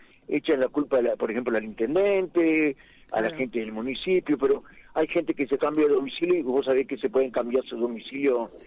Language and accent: Spanish; Argentina; vos viste como somos todos los argentinos.